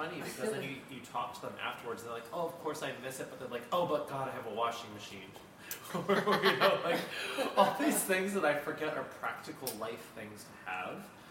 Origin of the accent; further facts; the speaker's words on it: Baltimore, Maryland, United States; Yeah, I grew up in Baltimore.